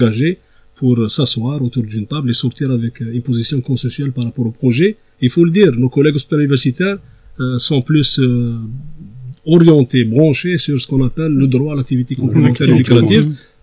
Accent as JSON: {"language": "French", "country": "Algeria", "said": "on est des Algériens à part entière. Nous avons nos obligations, mais nous avons aussi nos droits."}